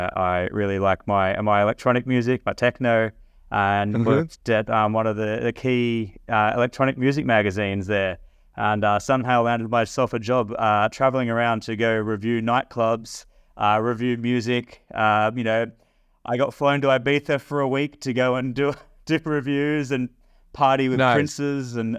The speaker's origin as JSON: {"language": "English", "town": "Cronulla", "region": "New South Wales", "country": "Australia", "tie": "born or raised there", "also_born_or_lived": "Maroubra", "said": "Look, I was born in Maroubra, grew up in Cronulla."}